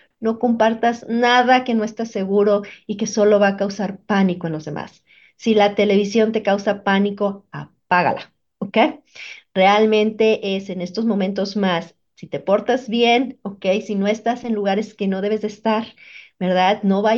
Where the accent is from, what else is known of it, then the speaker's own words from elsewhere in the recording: Mexico; moved away; mexicanos muy buenos, sabemos mexicanos que no estamos a veces pensando muy bien y estamos en delitos